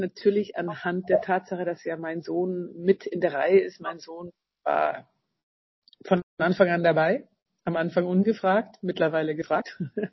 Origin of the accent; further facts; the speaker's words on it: Southern Germany, Germany; die mir als Süddeutsche immer wieder auch eine andere Art von Poesie schenkt.